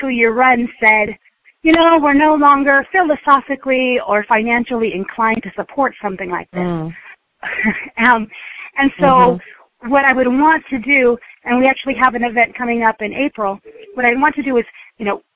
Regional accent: California, United States; I'm from San Bernardino County here in California

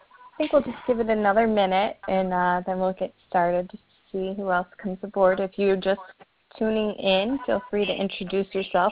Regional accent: Rochester, New York, United States; I am from Rochester, New York

